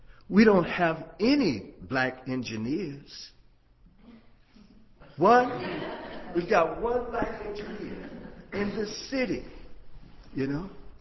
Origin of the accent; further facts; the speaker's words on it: Wilmington, United States; all throughout my life, growing up in Wilmington, we were taught, me and my friends were taught to be the best that we could be.